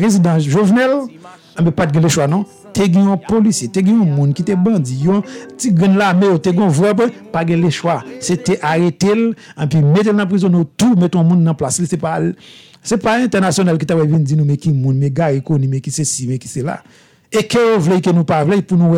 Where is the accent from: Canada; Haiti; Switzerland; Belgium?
Haiti; nous pas de résoudre en tant que haïtien